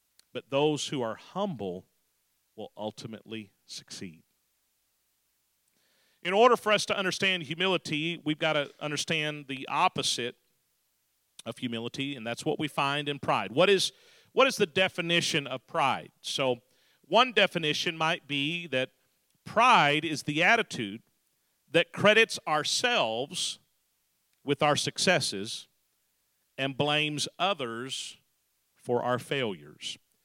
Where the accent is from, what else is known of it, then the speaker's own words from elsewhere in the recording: Texas, United States; Now, I'm from Texas.